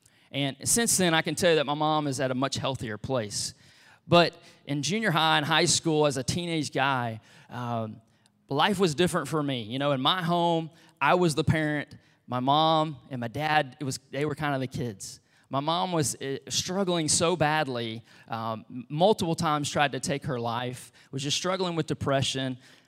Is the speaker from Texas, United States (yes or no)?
yes; Beaumont, Texas, United States; But I grew up in Beaumont, Texas, adopted to a great family, but not a perfect family, right?